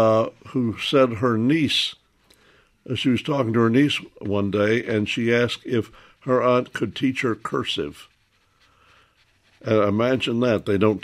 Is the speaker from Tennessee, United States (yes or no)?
yes; Memphis, Tennessee, United States; I come from Memphis, so I was at the other end.